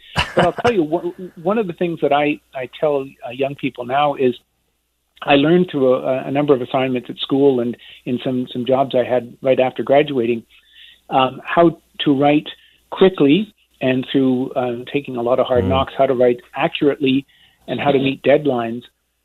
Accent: Toronto, Ontario, Canada; And then they ultimately moved back to Toronto. And I grew up right downtown in St. Basil's Parish, which is on the grounds of the University of St. Michael's College.

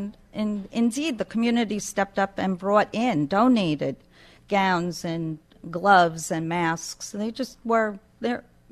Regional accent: Brooklyn, New York, United States; now in Staten Island, United States; Brooklyn, New York. Brooklyn in the house.

